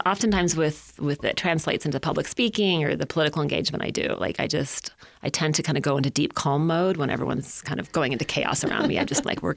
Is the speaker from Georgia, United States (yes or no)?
no; Hayward, California, United States; So I had family in Palo Alto and then I grew up in Hayward.